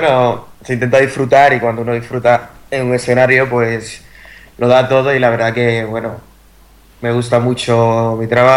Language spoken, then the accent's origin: Spanish; El Seibo, Dominican Republic; now in Spain; soy del Ceibo, República Dominicana, y allí nací, aquella es mi tierra, allí está mi familia y ya sabe mi gente. Un dominicano por aquí, por España.